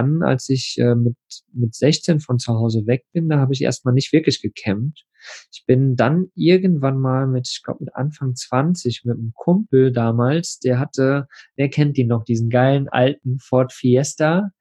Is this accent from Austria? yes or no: no; Plauen, Saxony, Germany; ich bin im Plauen groß geworden.